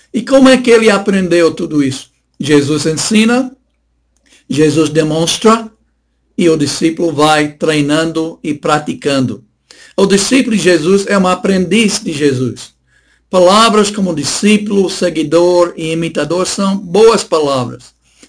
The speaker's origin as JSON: {"language": "Portuguese", "region": "Tennessee", "country": "United States", "tie": "born or raised there", "second_language": "Portuguese", "moved": "yes", "said": "Sou americano de nascimento, mas brasileiro e nordestino de coração. Mas lembrando quando eu era criança, algumas experiências que eu passei, as crianças americanas lá no meu estado de Tennessee"}